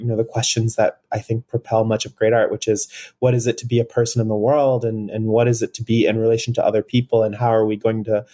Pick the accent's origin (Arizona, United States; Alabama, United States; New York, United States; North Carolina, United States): Alabama, United States; So I'm very from Alabama. My family is like very much like a sort of quintessential Southern family.